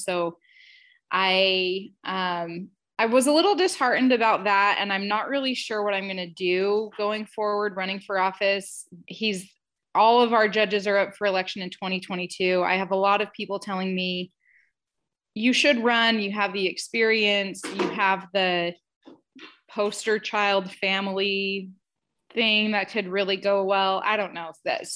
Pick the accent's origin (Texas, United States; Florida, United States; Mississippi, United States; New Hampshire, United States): Texas, United States; now in Utah, United States; I'm from Texas, by the way. I'm outside of Utah.